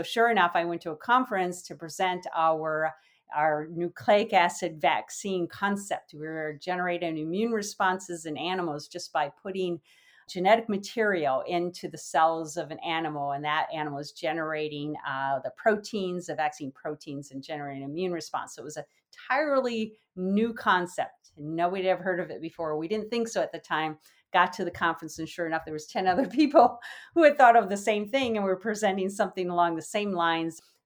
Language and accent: English; Michigan, United States; I graduated from Hope College in Holland, Michigan. I grew up in Michigan and got my bachelor's degree in biology there.